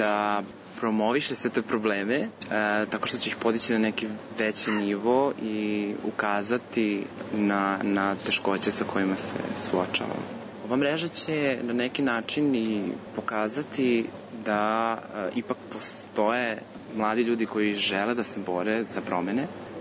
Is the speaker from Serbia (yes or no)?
yes; Novi Sad, Vojvodina, Serbia; imam 28 godina, dolazim iz Novog Sada, inače sam član udruženja Romskih studenta.